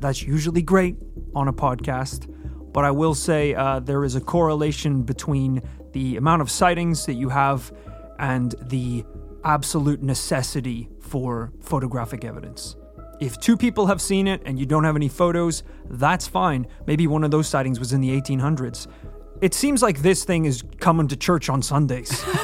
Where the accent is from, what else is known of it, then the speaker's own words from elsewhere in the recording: Georgia, United States; if Florida is anything like my home state of Georgia, I know how many very passionate, itchy, trigger-fingered hunters there are out there in those states.